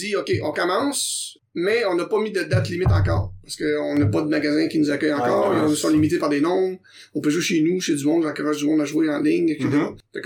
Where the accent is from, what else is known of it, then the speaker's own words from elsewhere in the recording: Granby, Quebec, Canada; now in Quebec City, Canada; Puis je viens de Granby, je suis rentré dans l'armée à 17 ans, donc depuis ce temps-là, je suis ici à Québec. Puis je me suis promené avec l'armée. Je suis sorti de l'armée en 2013.